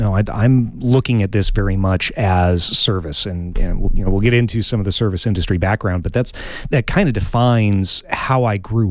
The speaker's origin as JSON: {"language": "English", "town": "Green Valley", "region": "Arizona", "country": "United States", "tie": "born or raised there", "said": "I was born and raised in Green Valley. Yes, there are like 7 of us who were born down there, I know. But born and raised in Green Valley, went to the U of A."}